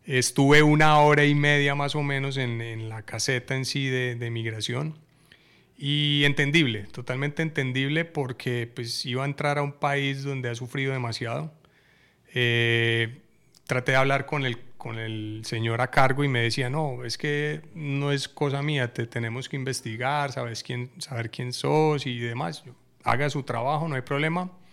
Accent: Medellín, Antioquia, Colombia; yo vengo de Medellín, soy totalmente cafetero.

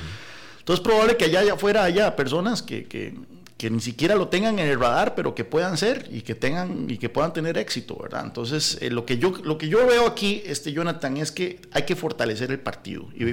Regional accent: San Carlos, Alajuela, Costa Rica; Yo soy de San Carlos y cada vez que uno va para San Carlos pasa por Zarcero y Naranjo

